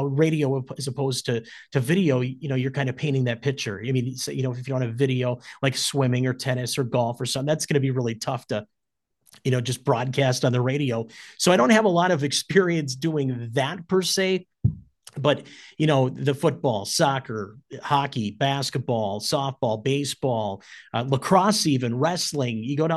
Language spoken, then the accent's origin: English; Hastings, United States; I was born and raised in Hastings and grew up there. I was a Raider myself and came through all the programs.